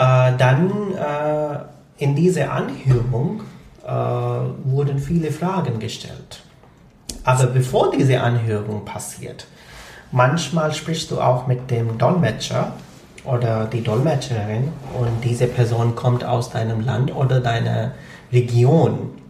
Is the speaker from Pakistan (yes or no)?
yes; Punjab, Pakistan; first language Punjabi; German is a second language; Zum Beispiel meine Muttersprache ist anders, das ist Punjabi.